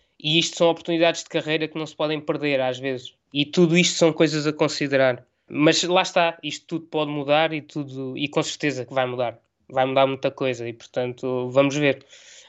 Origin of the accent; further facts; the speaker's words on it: Portugal; eu cresci em Portugal, sou português, tenho uma forma de estar portuguesa.